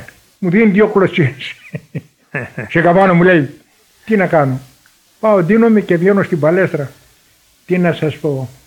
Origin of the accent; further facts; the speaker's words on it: Chios, North Aegean, Greece; born there; also born or lived in Asia Minor; Γεννήθηκα στη Χίο.